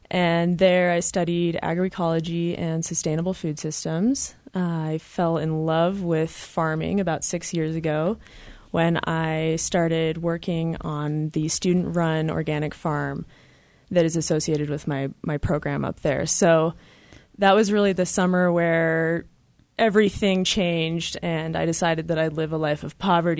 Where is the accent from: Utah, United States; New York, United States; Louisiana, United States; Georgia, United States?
Utah, United States; Park City; And then I moved back to Utah, where I was born and raised. I'm from Park City, a year and a half ago